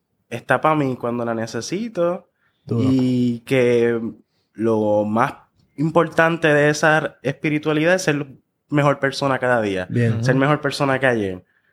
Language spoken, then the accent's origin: Spanish; Ciales, Puerto Rico; estoy hablando en televisión de que en mi pueblo, en Ciales